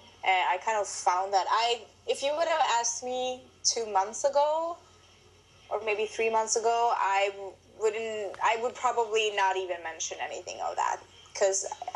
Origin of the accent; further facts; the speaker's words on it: Sweden; now in New York, United States; Well, I'm from Sweden. I've been in New York for about 2 years.